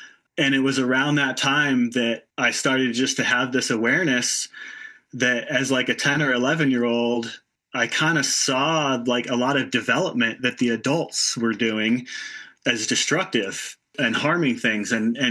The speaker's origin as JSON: {"language": "English", "region": "Washington", "country": "United States", "tie": "born or raised there", "said": "I grew up in Washington State, down near Mount Tahoma, Mount Rainier, on the Nisqually River."}